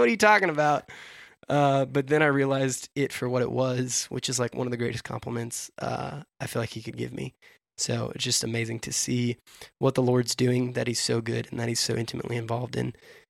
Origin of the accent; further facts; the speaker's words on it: Oklahoma, United States; moved away as an adult; now in Memphis, United States; we moved to Memphis from Oklahoma, moved to Tennessee, two states away. And I'd lived in Oklahoma my whole life.